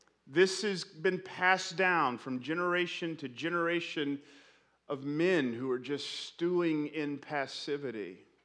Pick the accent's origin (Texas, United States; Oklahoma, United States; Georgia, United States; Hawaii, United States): Georgia, United States; Atlanta; I grew up in Atlanta